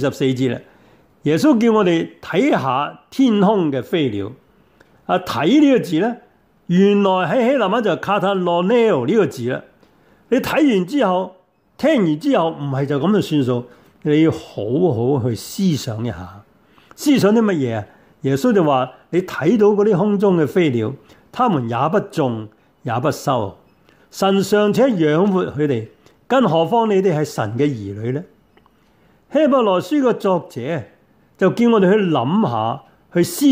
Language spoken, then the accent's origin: Chinese; China; 所以他是代表神所讲的，就好像我们中国说圣旨驾到回避